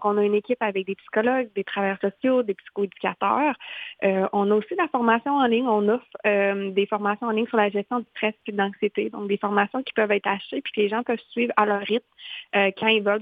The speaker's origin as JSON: {"language": "French", "region": "Quebec", "country": "Canada", "said": "moi, je suis originaire d'une région éloignée de la Abitibi-Témiscamingue"}